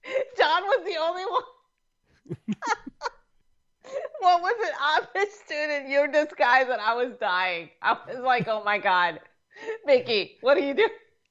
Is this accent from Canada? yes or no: no; Puerto Rico; In my hometown, there is this area called La Piedra Escrita, which means the written stone.